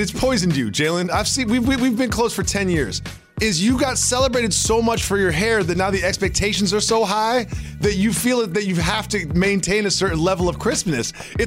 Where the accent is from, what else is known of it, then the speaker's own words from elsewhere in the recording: Northeast, United States; I'm from the Northeast, and there are not too many people that look like you that wear flannels.